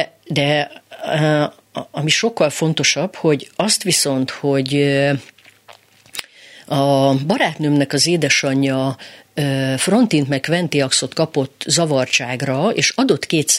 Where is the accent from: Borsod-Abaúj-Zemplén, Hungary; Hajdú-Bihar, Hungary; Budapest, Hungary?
Borsod-Abaúj-Zemplén, Hungary; Miskolc; Akár tetszik, akár nem, én Miskolcról jöttem